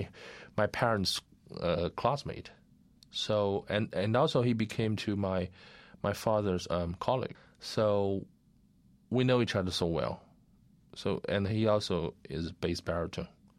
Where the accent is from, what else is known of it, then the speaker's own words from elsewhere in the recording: Tianjin, China; parents, they're both singers, so they were the classmates in the Tianjin Conservatory of Music from my hometown, and that's how they met.